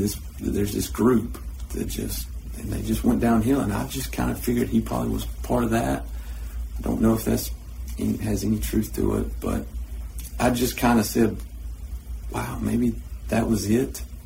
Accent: United States; I grew up in Erwin County since the second grade.

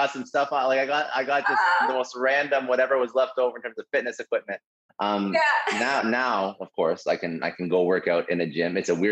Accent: Canada; born and raised in Canada

